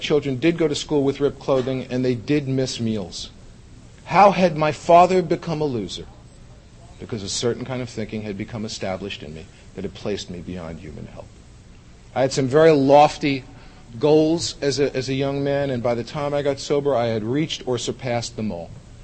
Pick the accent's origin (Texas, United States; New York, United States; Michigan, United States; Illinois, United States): New York, United States; Bronx; I was a hip, slick, and cool kid growing up in the Bronx.